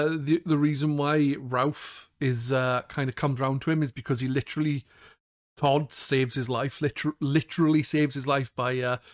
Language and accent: English; Wales, United Kingdom; I'm from Wales. This is not. I'm not used to this language.